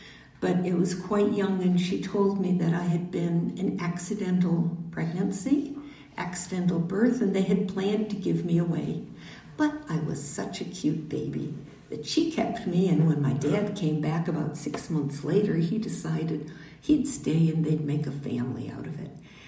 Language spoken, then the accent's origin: English; Midwest, United States; But there was me and my brother were growing up in the Midwest, and my mom and dad had a restaurant